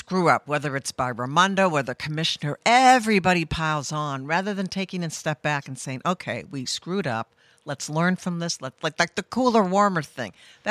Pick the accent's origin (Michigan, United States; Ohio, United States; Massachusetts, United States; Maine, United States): Massachusetts, United States; No, I grew up on the Cape and went to college in Oregon, which is probably where I got most of my politics from. So, but I've lived in Rhode Island, since 1987.